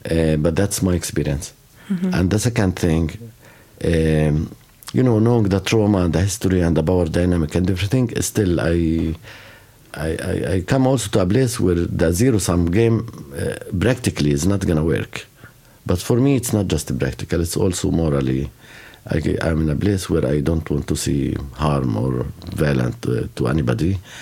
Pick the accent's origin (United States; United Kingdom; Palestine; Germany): Palestine; Jerusalem; Yeah, so I grew up around Jerusalem, so I know a little Hebrew, like music, maybe more.